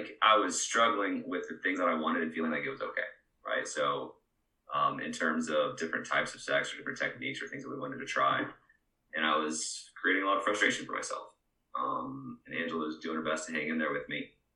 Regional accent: Texas, United States; I'm from Texas. I love snow.

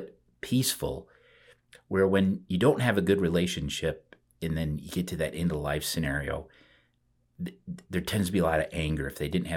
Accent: Cedar Rapids, Iowa, United States; Yeah, I was growing up, I'm from Cedar Rapids, and, you know, the kind of the Czech population had a high Catholic population.

